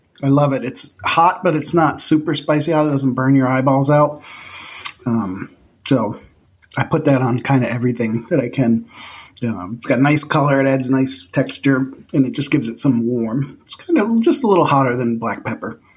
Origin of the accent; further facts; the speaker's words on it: New York, United States; So I'm from Central New York, and we had linguine with clam sauce.